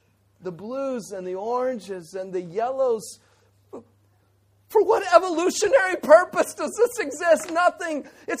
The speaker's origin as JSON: {"language": "English", "town": "Houston", "region": "Texas", "country": "United States", "tie": "born or raised there", "lives_now": "Hong Kong", "said": "You know, we grew up in Houston, Texas."}